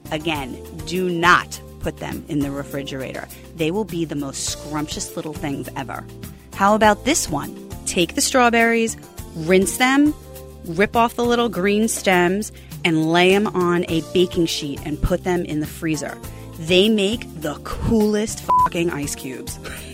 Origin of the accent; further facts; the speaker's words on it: Long Island, New York, United States; I'm from Long Island. We have them at every exit off the LIE in the summertime.